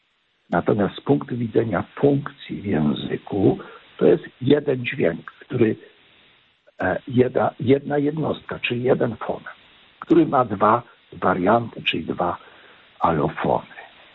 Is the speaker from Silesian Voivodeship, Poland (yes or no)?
yes; Silesian Voivodeship, Poland; moja ojcowizna, moja rodzinna wieś jest, dzisiaj mówią na Śląsku